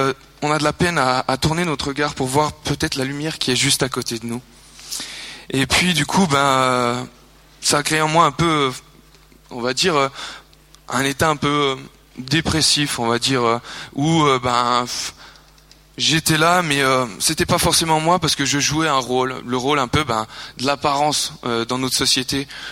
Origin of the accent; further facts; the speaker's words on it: Jura, Switzerland; Alors voilà … j'ai 27 ans. Je viens du Jura, dans une région qui s'appelle les Franches-Montagnes, donc assez campagnarde.